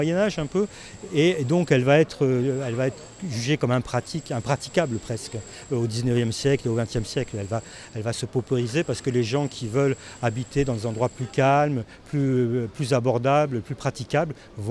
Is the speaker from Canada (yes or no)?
no; Marseille, Provence-Alpes-Côte d'Azur, France; born there; je suis né à Marseille et j'ai des origines multiples.